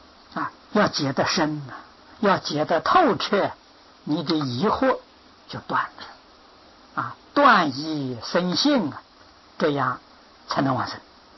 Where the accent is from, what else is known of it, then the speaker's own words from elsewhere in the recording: China; 这是我们中国人不仅是净宗啊，宗门教下提起莲池大师，哪个人不尊敬呢？